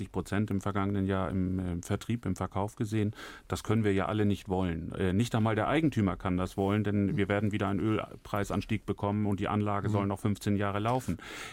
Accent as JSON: {"language": "German", "region": "Schleswig-Holstein", "country": "Germany", "said": "ich komme aus Schleswig-Holstein"}